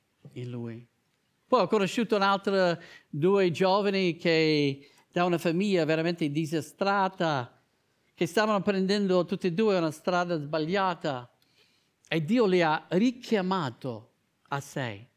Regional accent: United States; Io crescendo negli Stati Uniti, c'era un gruppo, e poi era molto comune, io lo dico in inglese, poi cercherò di tradurre, dice move with the movers.

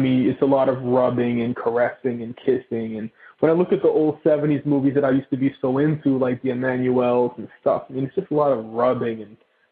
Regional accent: Boston, Massachusetts, United States; I mean, when I was a kid, I mean, you know, growing up in Boston, having access to porn was not the easiest thing.

